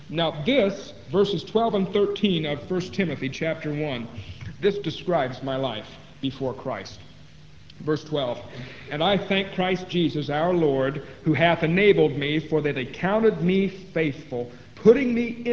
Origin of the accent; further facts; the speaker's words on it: Ohio, United States; I was raised up in the Lutheran Church in the state of Ohio in Indiana, or I'm sorry, the state of Ohio in the USA. That's what I was raised in as a boy and as a child, all the way up to my teens.